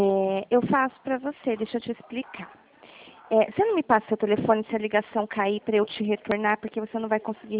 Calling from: Dracena, São Paulo, Brazil; Eu falo aqui de Dracena

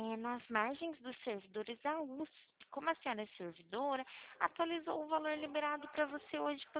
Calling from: Araras, São Paulo, Brazil; Não, eu falo daqui de Araras.

